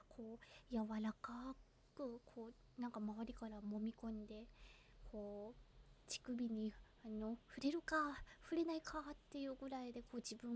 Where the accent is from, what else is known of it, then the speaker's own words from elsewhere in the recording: Kanagawa, Japan; 出身地は神奈川です。